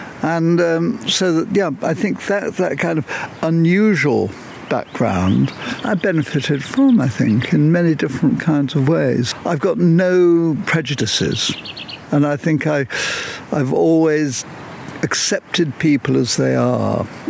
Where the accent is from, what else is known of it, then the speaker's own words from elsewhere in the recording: Hampstead, London, United Kingdom; I was brought up in Hampstead until really the beginning of the war, the Second World War. And we were living in Tanzer Road, which is actually backing on Parliament Hill.